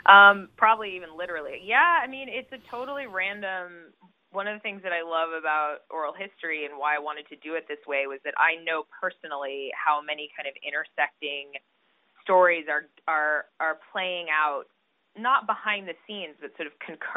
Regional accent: New Mexico, United States; moved away as an adult; I'm from New Mexico. I grew up, you know, Southwestern girl, kind of enamored of big city life. And I moved to Philadelphia to go to college.

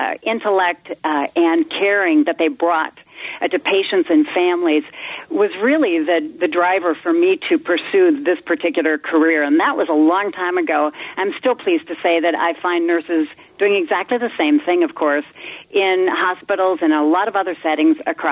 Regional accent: Devils Lake, North Dakota, United States; It started in my hometown in Devil's Lake. When I was in high school, I worked as a nurse's aide at our local hospital.

